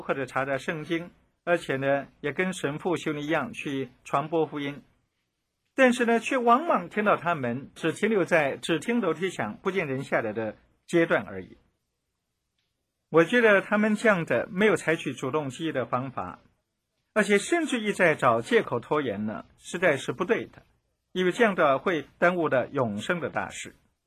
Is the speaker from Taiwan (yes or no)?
no; China; 我们中国人古代呢，关于这样的例子也很多